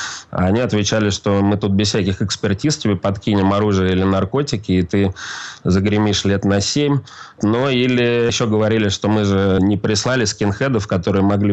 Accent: Moscow, Russia; я москвич, в Москве зарегистрирован.

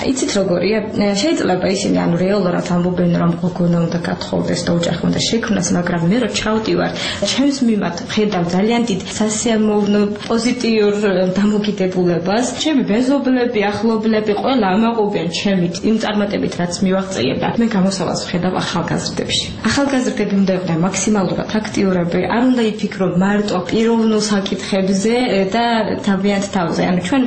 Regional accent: Kesalo, Kvemo Kartli, Georgia; born there; მეც დავიბადე იქ სადაც მოსახლეობის უმრავლესობას წარმოადგენს ეთნიკურად აზერბაიჯანელები, კომპაქტურად არიან დასახლებული, ეს არის გარდაბნის რაიონი, სოფელი ქესალო.

